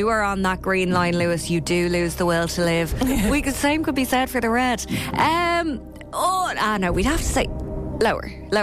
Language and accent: English; Dublin, Leinster, Ireland; My hometown.